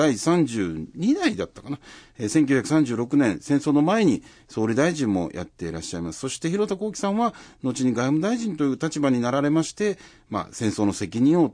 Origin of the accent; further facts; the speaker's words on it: Yamaguchi, Japan; 僕山口県出身なんですけど